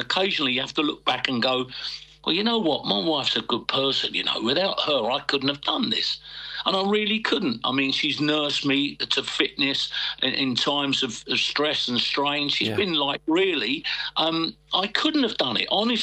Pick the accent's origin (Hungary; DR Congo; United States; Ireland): Ireland; your great-grandfather came over and I suppose that makes you as much a paddy as me